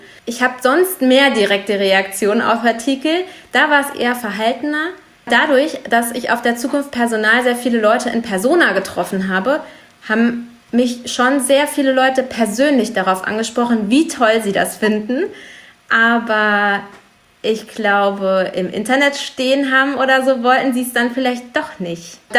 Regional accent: Zweibrücken, Rhineland-Palatinate, Germany; ich bin in Zweibrücken aufgewachsen und das war in den 90ern einer der Hochburgen, der Nazi-Hochburgen der Westpfalz.

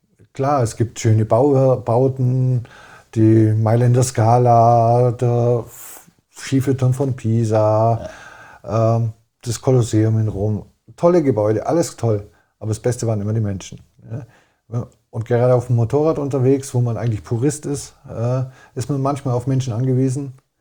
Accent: Memmingen, Bavaria, Germany; Ja, also Memmingen, also es gab für mich eigentlich nie einen Gedanke aus Memmingen weg.

